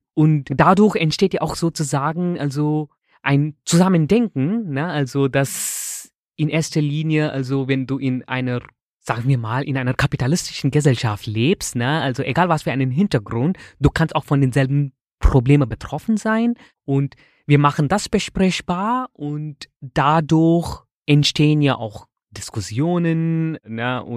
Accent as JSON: {"language": "German", "country": "India", "tie": "born or raised there", "said": "also ich bin in Indien geboren und da aufgewachsen."}